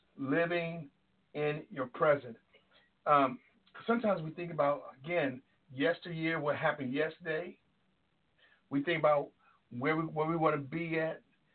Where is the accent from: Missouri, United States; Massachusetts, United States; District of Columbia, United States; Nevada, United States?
District of Columbia, United States; Washington; now in Baltimore, United States; I'm really coming from the Baltimore area, but I'm a D.C. native, D.C. boy at heart.